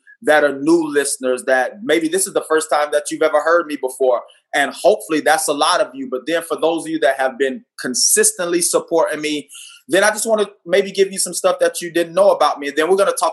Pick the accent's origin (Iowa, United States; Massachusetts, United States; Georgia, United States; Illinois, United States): Georgia, United States; Hazelhurst; also born or lived in Hollywood, Florida; now in Santa Maria, United States; Fun fact, I was born in Hollywood, Florida. I call Hazelhurst, Georgia, my hometown. That's in Southeast Georgia. But now I currently live in Santa Maria, California